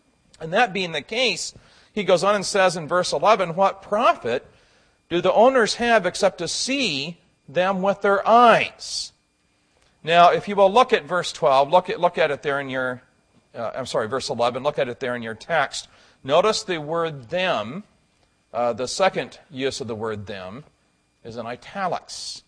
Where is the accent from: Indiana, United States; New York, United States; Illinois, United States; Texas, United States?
Illinois, United States; He was an air conditioning furnace installer and repair in the town I grew up in Illinois.